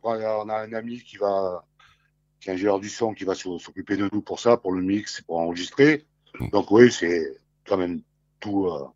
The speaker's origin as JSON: {"language": "French", "town": "Toulon", "region": "Provence-Alpes-Côte d'Azur", "country": "France", "said": "Alors, on vient de Toulon, on va le voir."}